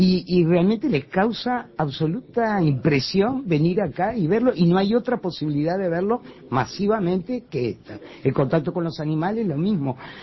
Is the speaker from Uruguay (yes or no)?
yes; Montevideo, Uruguay; soy del Prado, vivía acá cerca, a unas cuadras, y además era estudiante del Liceo Bauzá